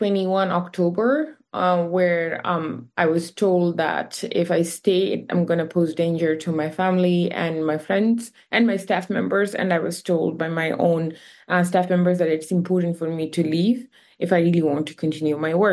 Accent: Afghanistan; So I am from Afghanistan, and the reason we started in Afghanistan was because I come from rural tribal regions of Afghanistan

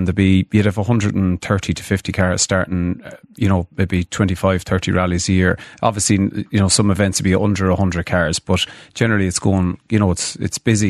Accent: County Mayo, Ireland; get a job in the west of Ireland. I'm from Mayo.

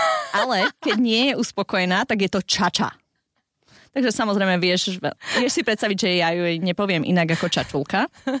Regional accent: Žilina Region, Slovakia; Lebo ako ja chápem, že u nás na Orave je poťahaj mi korbáčik

